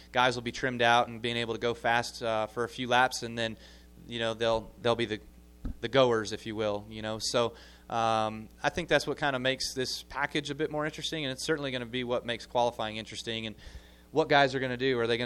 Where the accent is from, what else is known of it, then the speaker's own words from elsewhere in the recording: Las Vegas, Nevada, United States; I'm from Las Vegas.